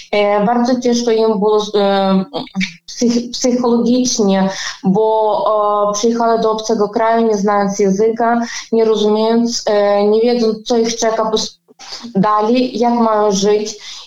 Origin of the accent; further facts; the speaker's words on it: Lviv, Lviv Oblast, Ukraine; Polish is a second language; now in Poland; Ja sama za pochodzeniem jestem z Lwowa. Mieszkam tutaj już długo